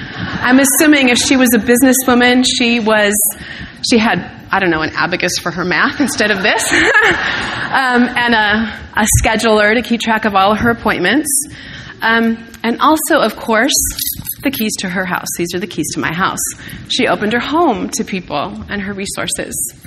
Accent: Minnesota, United States; Well, I told you that I grew up in Minnesota, and it's a way of life to cope with snow for 3, 4, maybe even 5 months a year.

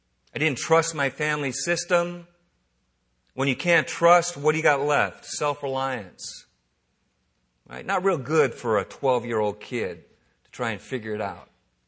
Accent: San Francisco, California, United States; I grew up in San Francisco

